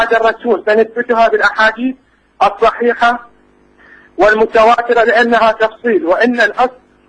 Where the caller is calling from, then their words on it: Iraq; لا من العراق.